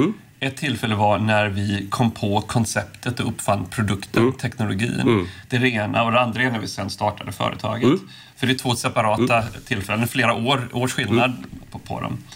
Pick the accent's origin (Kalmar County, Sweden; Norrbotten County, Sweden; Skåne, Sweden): Kalmar County, Sweden; Oskarshamn; huvudkontor i Oskarshamn, där jag är uppvuxen. Eller till och med utanför Oskarshamn, Påskallavik